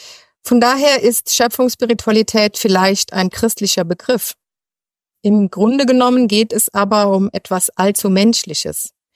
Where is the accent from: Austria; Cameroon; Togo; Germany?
Germany; Arnoldsweiler, North Rhine-Westphalia; also born or lived in Eifel; ich komme gebürtig aus der Eifel und bin am Rande des rheinischen Braunkohlereviers aufgewachsen. In der Nähe von Düren gibt es einen Ort, der heißt Arnoldsweiler.